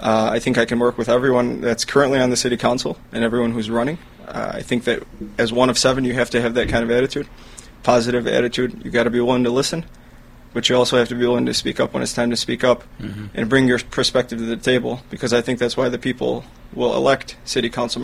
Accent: Dearborn, Michigan, United States; born there; My background, I was born in Dearborn. My grandparents moved here in the 1930s.

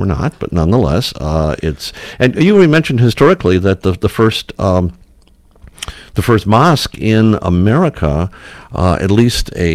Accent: Detroit, Michigan, United States; I mean, I've been living in Dearborn. I grew up in the Detroit area.

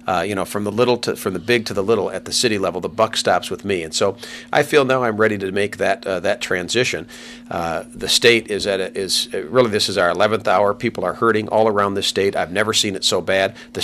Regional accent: Pontiac, Michigan, United States; I grew up in Pontiac. My dad came here from Italy after the war

